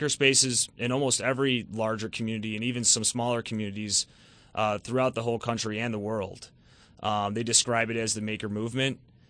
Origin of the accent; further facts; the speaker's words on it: Chicago, Illinois, United States; now in Rochester, United States; I'm actually from Chicago, Illinois.